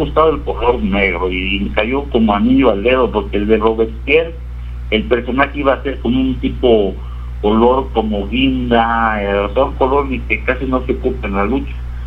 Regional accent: Mexico City, Mexico; also born or lived in Veracruz; No, yo soy de Veracruz, pero desde los 2 años vivo aquí en la Ciudad de México. Mi familia está viviendo para la Ciudad de México, y ya soy más chilango que veracruzano.

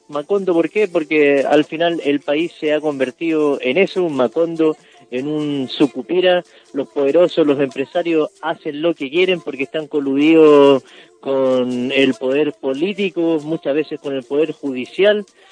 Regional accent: Valparaíso, Chile; a nosotros como porteños nos llega obviamente los resabios del río Aconcagua

